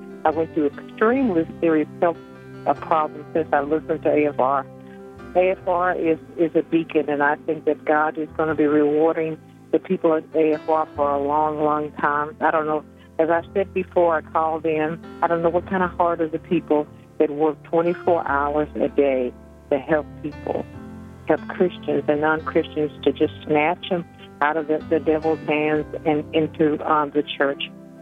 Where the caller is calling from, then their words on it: Mississippi, United States; I'm calling from Mississippi.